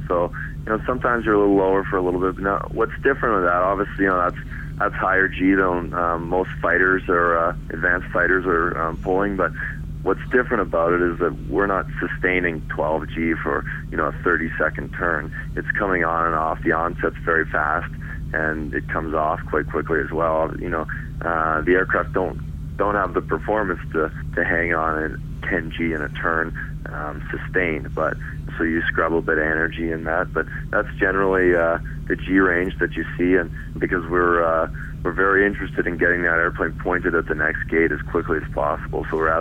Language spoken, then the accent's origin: English; Canada; And I'm Canadian. I was the first and only Canadian also to run in the championship.